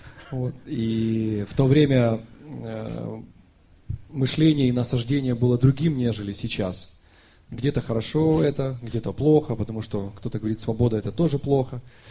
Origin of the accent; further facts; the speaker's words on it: Uman, Cherkasy Oblast, Ukraine; now in Kyiv, Ukraine; я в Киеве, мы оба из Умани, в Киеве негде жить, мы снимаем там какую-то комнатку у бабушки